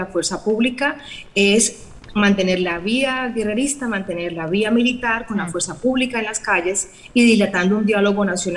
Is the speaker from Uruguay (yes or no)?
no; Colombia; no te lo digo como colombiana, sino como cualquier persona del mundo